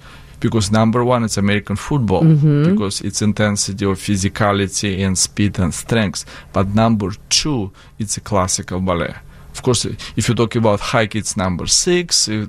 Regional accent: Moscow, Russia; In Moscow.

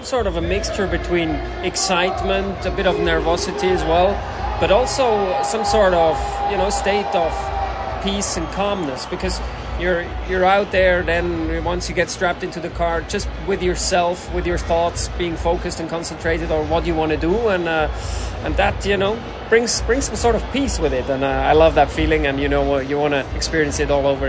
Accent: Bern, Switzerland; English is a second language; I mean, I'm from Bern in Switzerland, and, you know, we have a nice stadium over there as well.

